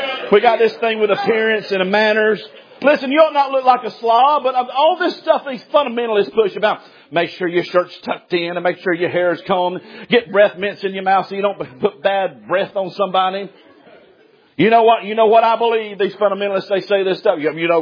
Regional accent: Alabama, United States; now in Tennessee, United States; I'm from Alabama, brother. It sinks down there, and I'm in Tennessee preaching, and it sinks up there.

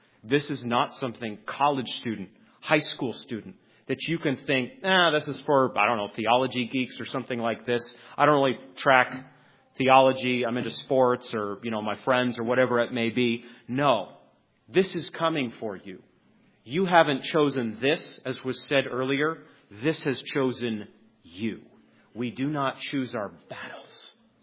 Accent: the South, United States; You don't understand. I'm from the South. I'm from this region. We have a very tricky history.

